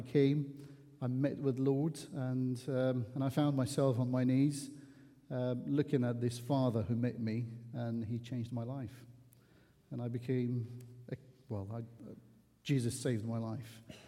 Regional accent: Azerbaijan; now in South Croydon, United Kingdom; Well, I come all the way from South Croydon, but originally from Azerbaijan, and I grew up in a Muslim family, not a fanatic, strong Muslim family, nominal Muslim family.

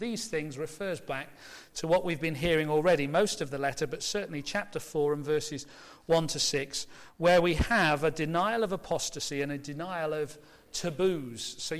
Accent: England, United Kingdom; We're no good at this, are we, because we're English?

